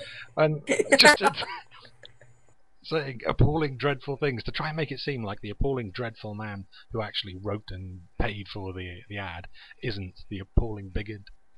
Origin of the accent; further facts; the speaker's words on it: Wales, United Kingdom; But being born in Wales, living in Wales, and having spent most of my life in Wales, I think that's more the qualification.